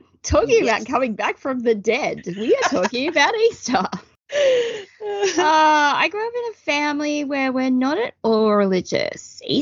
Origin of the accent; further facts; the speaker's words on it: Australia; This is the one I grew up with because in Australia we predominantly have Christian-based holidays